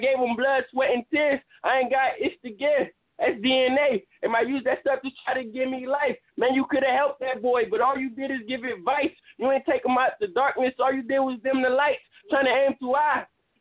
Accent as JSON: {"language": "English", "town": "Detroit", "region": "Michigan", "country": "United States", "said": "Michigan. Detroit, right. Michigan, man."}